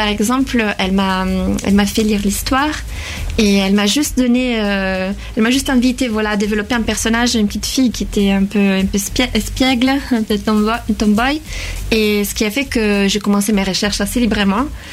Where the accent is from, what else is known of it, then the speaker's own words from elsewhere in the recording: Italy; French is a second language; moved away as an adult; now in Angoulême, France; j'étais déjà en France parce que j'ai quitté l'Italie assez tôt, j'avais 20 ans, et je suis arrivée à Paris au début.